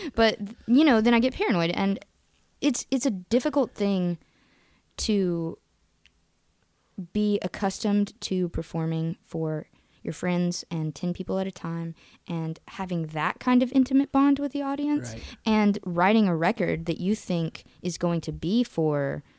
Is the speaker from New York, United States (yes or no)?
no; Memphis, Tennessee, United States; I am from Memphis.